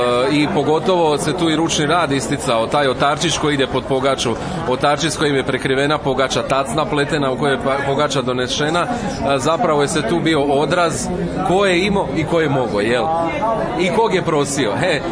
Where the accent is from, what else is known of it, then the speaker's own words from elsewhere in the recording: Kruševica, Brod-Posavina County, Croatia; predsjednik kulturno-umjetničkog društva iz Slavonskog šamca. Dolazim iz Kruševice, ali mi smo jedna općina, dva sela